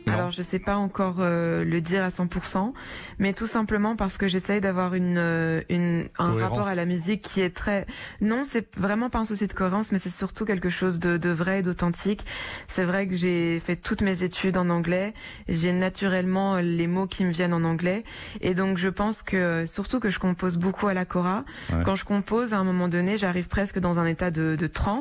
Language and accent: French; Belgium; born there; je suis née en Belgique